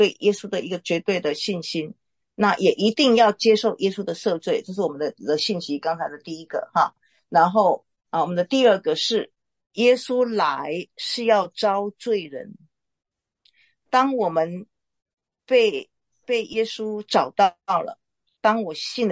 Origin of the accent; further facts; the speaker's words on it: Taiwan; 大家一定有刚才我讲到一半，讲到我们台湾人